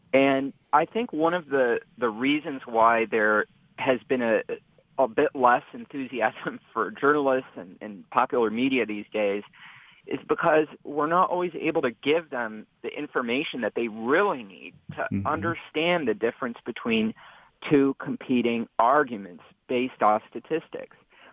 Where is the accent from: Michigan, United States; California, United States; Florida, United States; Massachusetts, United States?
Michigan, United States; Dearborn; there was a police shooting in my hometown of Dearborn.